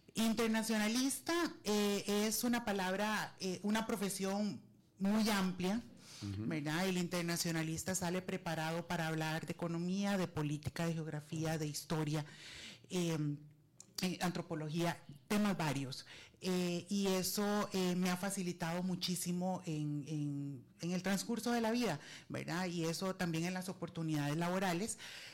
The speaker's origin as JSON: {"language": "Spanish", "town": "Liberia", "region": "Guanacaste", "country": "Costa Rica", "tie": "born or raised there", "also_born_or_lived": "San José", "said": "Yo nací en San José, pero en realidad soy de Guanacaste. ¿De qué parte de Guanacaste? Soy de Cañas, Bagaces y Liberia, literalmente."}